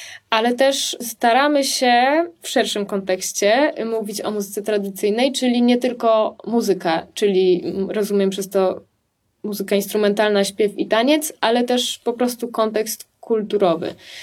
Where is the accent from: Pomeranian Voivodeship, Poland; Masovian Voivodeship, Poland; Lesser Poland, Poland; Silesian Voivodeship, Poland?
Silesian Voivodeship, Poland; accent: Silesian; my czasem mówimy po śląsku w domu. Myślę, że jakby wujek albo tata Kuby, albo mój wujek to usłyszał, to mógłby się za głowę złapać, że nie bardzo do końca potrafimy, ale staramy się, lubimy gwarę śląską.